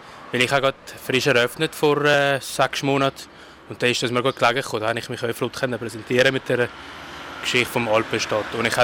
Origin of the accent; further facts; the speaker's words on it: Switzerland; Also, ich bin hier in der Schweiz geboren. Mein Vater und meine Mütter sind vor fast 40 Jahren in die Schweiz gekommen. Und ich habe hier meine Schule gemacht